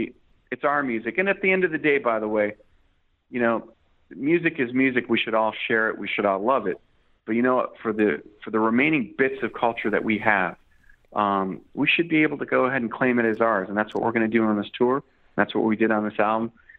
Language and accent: English; Chicago, Illinois, United States; also born or lived in Boston / Bay Area; now in Yerevan, Armenia; you know, I grew up in Chicago, I lived in Boston, Bay Area.